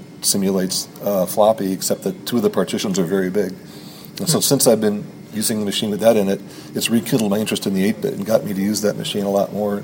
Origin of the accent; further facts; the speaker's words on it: St. Louis, Missouri, United States; now in Chicago, United States; But I did not actually own a computer of my own when I moved up here in 1980 from St. Louis, which is where I'm from.